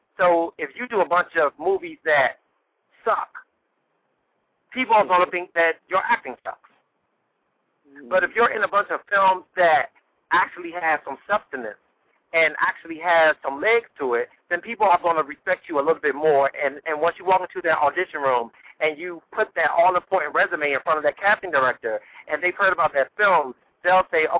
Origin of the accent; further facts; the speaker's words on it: Washington, District of Columbia, United States; growing up in Southeast Anacostia back when I was living there.